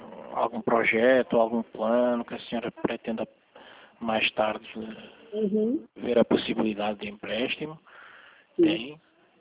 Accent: Portugal; now in Recife, Brazil; eu tenho um sotaque diferente, mas é porque eu sou estrangeiro, eu sou português

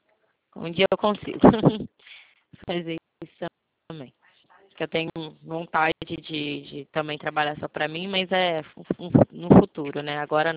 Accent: Rio de Janeiro, Brazil; Eu sou do Rio de Janeiro, tá?

